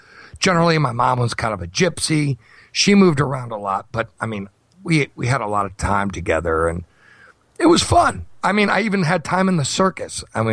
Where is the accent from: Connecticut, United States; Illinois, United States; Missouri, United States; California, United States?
Illinois, United States; Chicago; So I lived all over the northwest suburbs off of Chicago. So the rich middle class, rich to middle class areas. I didn't live in the city of Chicago ever, mm-hmm. but I just kind of claim that I'm from Chicago